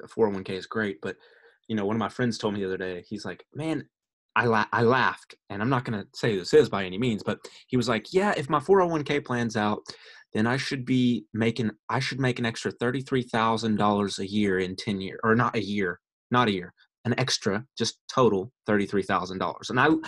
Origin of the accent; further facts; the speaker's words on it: Arkansas, United States; And I was like, wow, and I'm from Arkansas, granted. We're still a little behind on the time